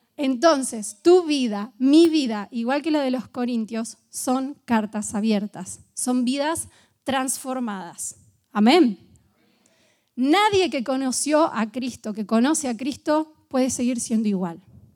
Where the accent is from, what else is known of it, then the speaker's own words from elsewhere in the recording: Bragado, Buenos Aires Province, Argentina; Nosotros somos de Bragado y estos primos son del sur del país